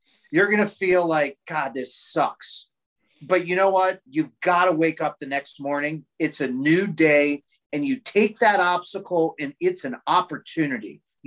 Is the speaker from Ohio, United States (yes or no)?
yes; Ohio, United States; I don't know if it was how I was raised in Ohio with, you know, humble roots.